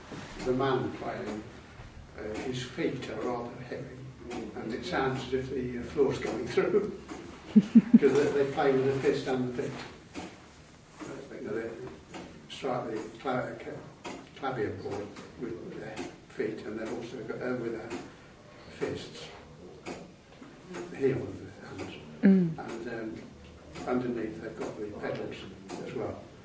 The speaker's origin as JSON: {"language": "English", "region": "Scotland", "country": "United Kingdom", "said": "No. I'm from Scotland."}